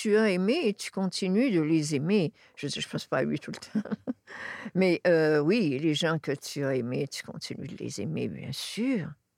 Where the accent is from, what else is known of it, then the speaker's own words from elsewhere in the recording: Quebec, Canada; accent: Saguenay; Pas comme moi, la fille fraîche pète du Saguenay, avec mon bel accent